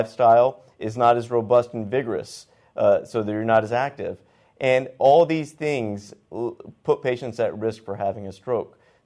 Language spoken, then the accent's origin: English; the South, United States; Well, I grew up in the South, and trust me, I love the food in the South.